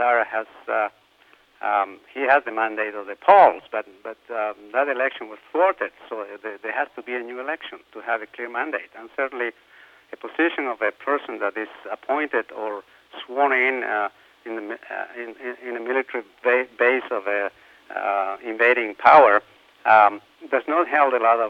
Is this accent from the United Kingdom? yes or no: no; Canada; which is the one that disturbs me as a Canadian